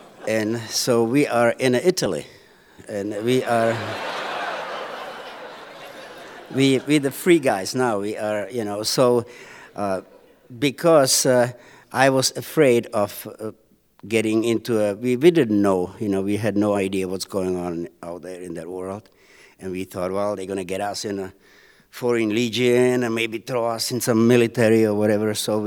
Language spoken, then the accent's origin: English; Karlovy Vary, Karlovy Vary Region, Czechia; I'm from Karlsbad, Karlovy Vary, by German border.